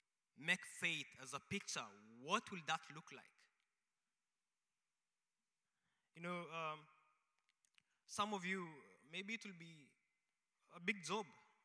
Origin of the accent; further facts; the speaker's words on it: Kenya; because I'm from Africa and I belong to Africa. But precisely, I come from Kenya. Kenya is in East Africa.